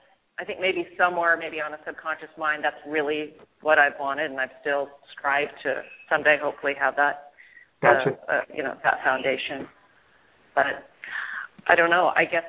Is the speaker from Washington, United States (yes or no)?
yes; Mercer Island, Washington, United States; I was raised on Mercer Island, which is a very, very wealthy community.